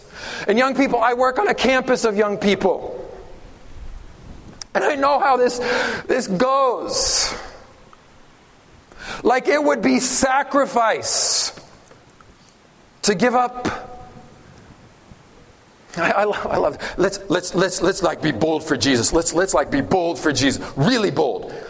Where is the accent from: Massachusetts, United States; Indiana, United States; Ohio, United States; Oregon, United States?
Oregon, United States; I'm from Oregon, grew up in Oregon.